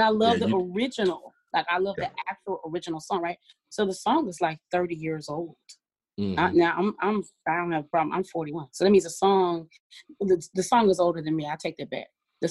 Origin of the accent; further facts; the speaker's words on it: Colorado, United States; Because in the city I was in, I'm from Colorado.